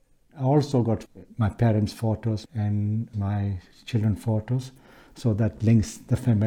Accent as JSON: {"language": "English", "country": "Uganda", "moved": "yes", "lives_now": "Bolton, United Kingdom", "said": "I came from Uganda in 1972 as a refugee of Idi Amin. We came down and settled in Bolton."}